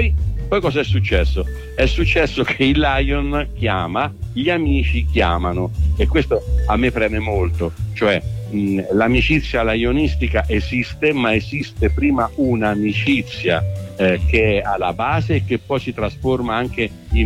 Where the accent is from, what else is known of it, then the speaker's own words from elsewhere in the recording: Fossato di Vico, Umbria, Italy; Io sono originario di Purello di Fossato di Vico.